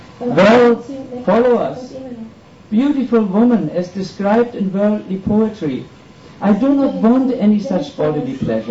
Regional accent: Germany; English is a second language; You know, we are from Germany.

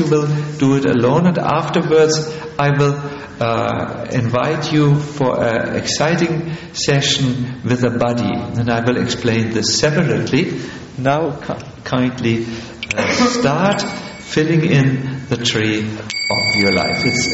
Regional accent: Northern Germany, Germany; English is a second language; See, I'm from North Germany, where you speak such things, and it's a good joke, but here it may not be.

